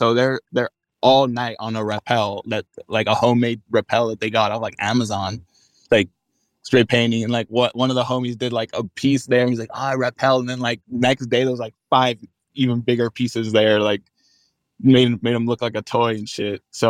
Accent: Miami, Florida, United States; growing up in Miami, every single person like asked me, like, when are you going to be in Art Basel?

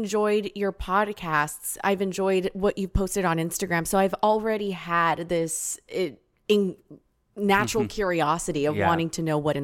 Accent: El Paso, Texas, United States; Born and raised in El Paso, Texas.

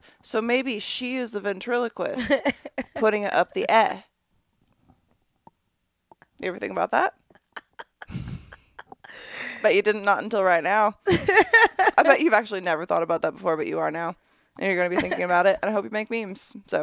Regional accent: Michigan, United States; I used to eat so much corn in Michigan. Like, growing up in Michigan, you just eat corn.

